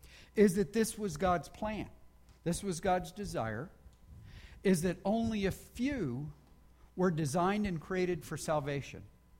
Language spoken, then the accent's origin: English; Texas, United States; also born or lived in Chicago; I grew up in Chicago. Well, I didn't grow up in Chicago. I grew up in Texas, where people are supposed to grow up. But I lived in Chicago for quite a few years.